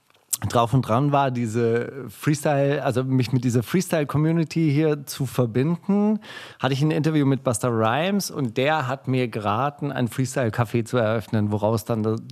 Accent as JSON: {"language": "German", "town": "Kornwestheim", "region": "Baden-Württemberg", "country": "Germany", "said": "Also, im Kornwestheim, wo ich herkomme, gab's eine Sauna."}